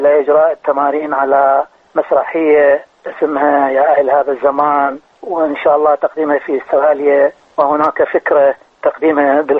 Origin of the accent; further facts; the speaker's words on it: Amarah, Maysan, Iraq; والله أنا من مساعة في العمارة.